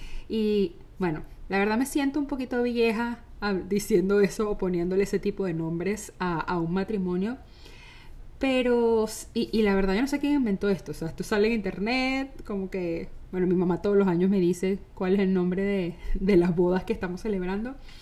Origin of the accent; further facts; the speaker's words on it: Venezuela; now in United States; nos hemos mudado varias veces de ciudad, nos hemos movido, o sea, nosotros somos venezolanos, ahora estamos en los Estados Unidos, saben, siempre hemos estado como en bastante movimiento